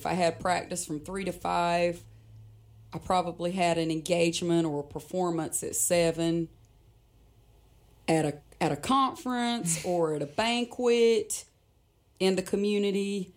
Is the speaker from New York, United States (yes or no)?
no; North Carolina, United States; So I grew up on Hill and Drive in a two-story log cabin. And growing up, my father's career, which my parents are, you know, they were still married, but his career, like a lot of men in Robeson County, was to work away from home